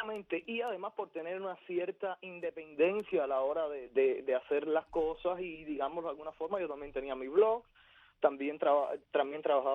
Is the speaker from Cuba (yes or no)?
yes; Cuba; moved away; el día 28 de septiembre, hizo 8 meses desde que salí de Cuba. Yo salí un día 27, llegué al 28 a Ámsterdam.